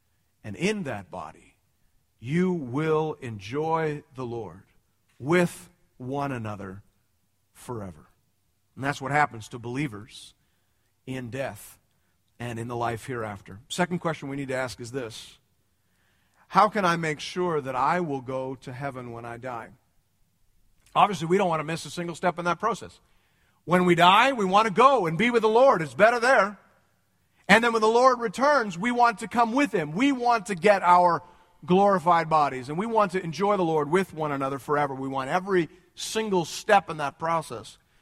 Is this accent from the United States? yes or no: no; Canada; I fear sometimes that I'm more Canadian than Christian.